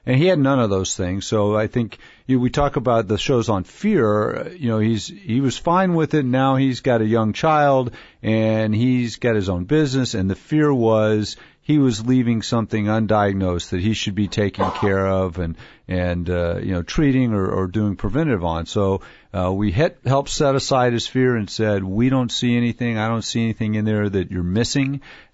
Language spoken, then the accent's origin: English; Texas, United States; accent: Texan; And nobody ever says that about my Texan accent.